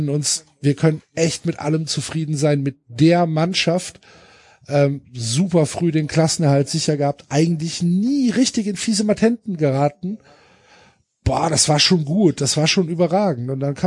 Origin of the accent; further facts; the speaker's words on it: Cologne, North Rhine-Westphalia, Germany; aber ich bin ja als Kölner schon in diesen Meisterschaftskampf involviert